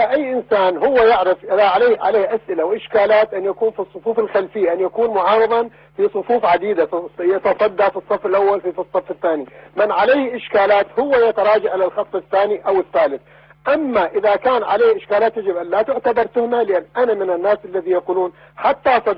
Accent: Iraq; أنا أستطيع أن أقول كعراقي وأدعو إلى وحدة جميع العراقيين،

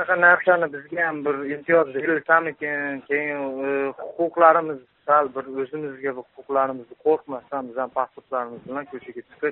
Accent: Andijan, Andijan Region, Uzbekistan; Men Andijondanman.

